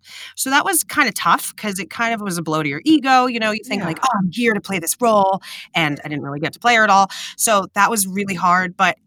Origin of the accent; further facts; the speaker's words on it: New York City, New York, United States; And the fact that I was from New York City and we were going to this kind of like suburban, tiny, tiny campus, it was a really jarring kind of strange transition for me.